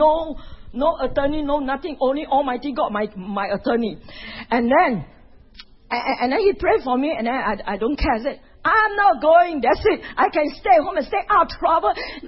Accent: California, United States; I come from Southern California

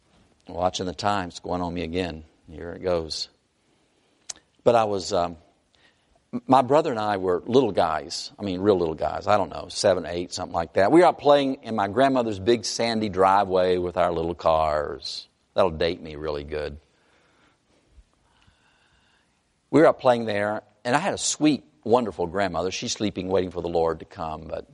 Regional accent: North Carolina, United States; I grew up in North Carolina, and copperheads are not to be played

